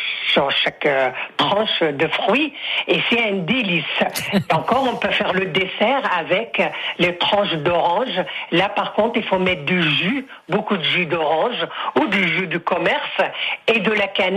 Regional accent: Tangier, Tanger-Tetouan-Al Hoceima, Morocco; De Tanger, du Maroc, de Tanger.

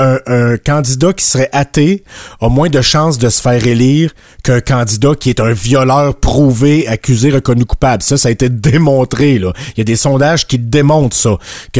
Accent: Quebec, Canada; Juste quand on a grandi là au Québec, les émissions qui venaient de la France ou produites par le Québec, tu sais, ça s'adressait à l'imaginaire, au développement de l'enfant

